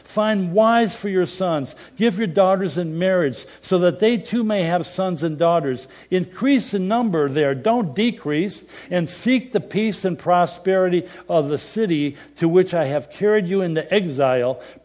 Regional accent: Detroit, Michigan, United States; now in Cleveland, United States; And I come from Detroit. This is minor league compared to that. But I felt exiled to Cleveland.

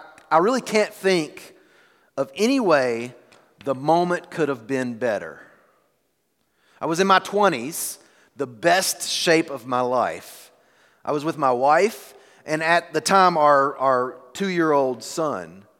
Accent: the South, United States; Where I grew up in the South, we had a saying when you ate a particular good food, usually a pie, was, Oh, that was just a little slice of heaven.

